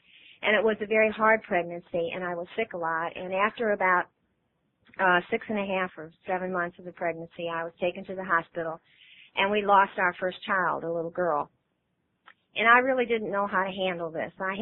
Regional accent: St. Louis, Missouri, United States; Well, now, I was born and raised in St. Louis, and so was he, and all my relatives and my friends and my school friends were there.

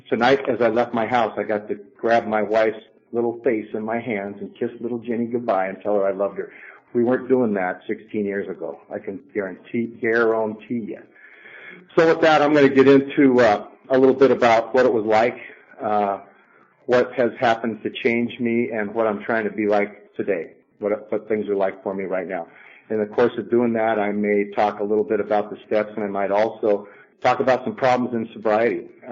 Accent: San Jose, California, United States; born there; I was born on October 14th in 1952 in San Jose, California.

